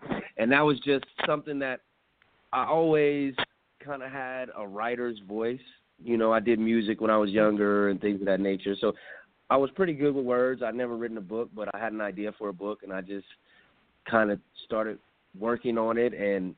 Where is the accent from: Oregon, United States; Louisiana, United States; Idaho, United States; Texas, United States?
Texas, United States; San Antonio; I grew up in San Antonio, Texas. I did some music out there.